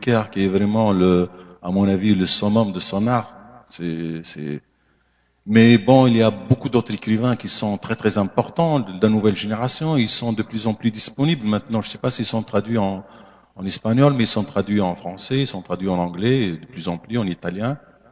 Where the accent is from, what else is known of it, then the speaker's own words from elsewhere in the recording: Tunisia; French is a second language; moi, comme je suis tunisien, on est un peu francophone, notre deuxième langue c'est le français.